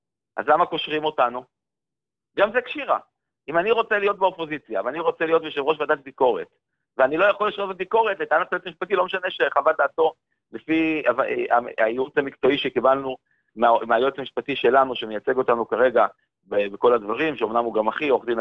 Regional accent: Jerusalem, Jerusalem District, Israel; אני אומנם ירושלמי, משפחה ירושלמית, כבר דורות

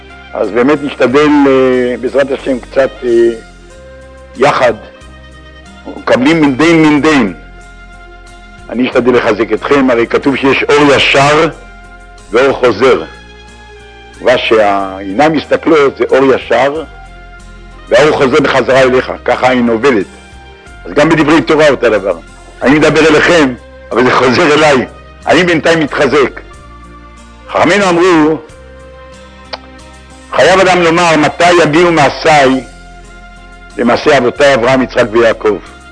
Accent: Tel Aviv, Tel Aviv District, Israel; born there; also born or lived in Safed; אני עצמי יליד תל אביב, אז בצפון הייתי גר בצפת.

